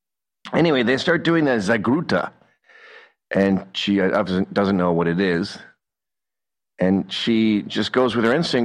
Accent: England, United Kingdom; born there; also born or lived in China / Taiwan / Singapore / Australia; Here's what I've lived all over the world. China, I was born in England. My parents are Scottish. We used to go back there every year. Taiwan, Singapore, Australia. And I've been all over Europe.

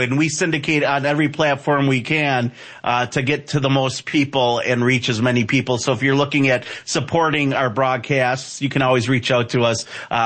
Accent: Wisconsin, United States; I'm from Wisconsin. That's where I got this silly accent from, right? People north of Illinois can understand me completely.

